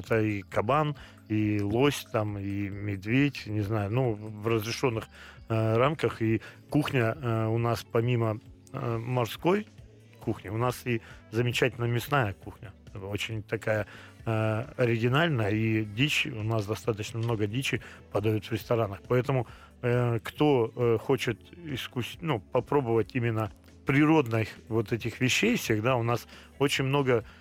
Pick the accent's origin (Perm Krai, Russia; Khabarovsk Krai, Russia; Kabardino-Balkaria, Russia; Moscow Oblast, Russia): Khabarovsk Krai, Russia; Komsomolsk-on-Amur; Это мой родной город. Я там родился, вырос, учился, первое высшее образование там получил. И там до сих пор, ну, я считаю, что я там живу до сих пор. Работаю это здесь, а живу там.